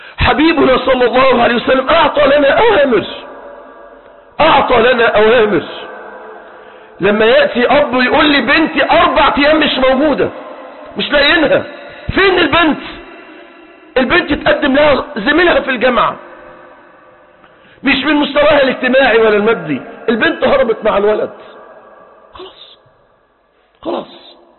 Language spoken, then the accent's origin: Arabic; Egypt; بل عندنا في مصر 12 مليون شاب وفتاة وصلوا 30 سنة وما تزوجوش